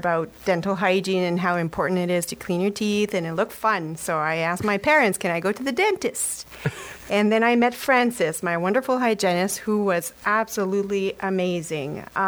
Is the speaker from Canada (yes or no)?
yes; Sturgeon Falls, Ontario, Canada; I'm born and raised in Sturgeon Falls for a while now.